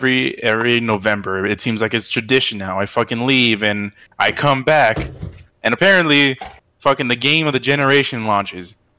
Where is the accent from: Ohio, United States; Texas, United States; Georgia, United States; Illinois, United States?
Texas, United States; I'm from Texas. I I don't have any allegiance.